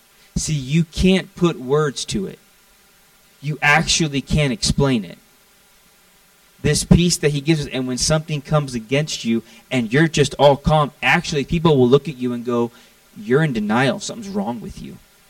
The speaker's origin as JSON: {"language": "English", "region": "Florida", "country": "United States", "said": "I'm from Florida. We got storms in Florida."}